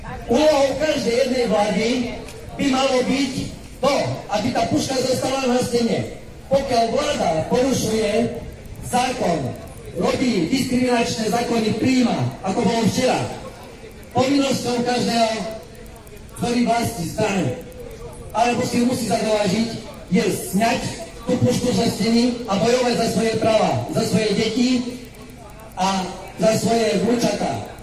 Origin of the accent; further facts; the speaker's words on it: Kamenica, Prešov Region, Slovakia; Ja som z východu, od Prešova. Konkrétne z obce Kamenice.